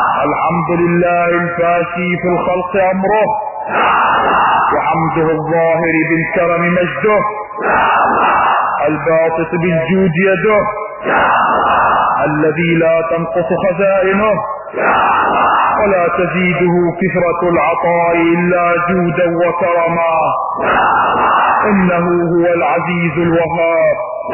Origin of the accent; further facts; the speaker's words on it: Iraq; فانا كعراقي انتمي الى جنوبه والى شماله على حد سواء وانا كعراقي انتمي الى كل اديانه على حد سواء.